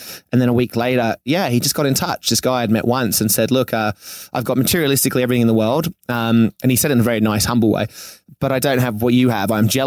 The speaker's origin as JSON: {"language": "English", "country": "Australia", "said": "But I'm from Australia. So I just thought I'll come here."}